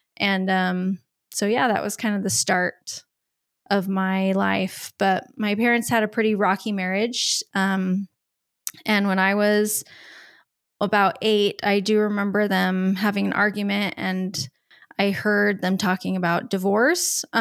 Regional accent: Utah, United States; born there; I was born here in Utah.

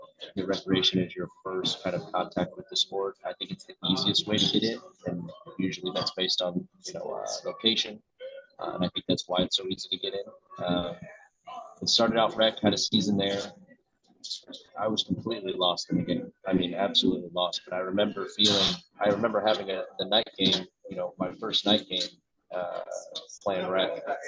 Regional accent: Dallas, Texas, United States; born and raised in Dallas, Texas.

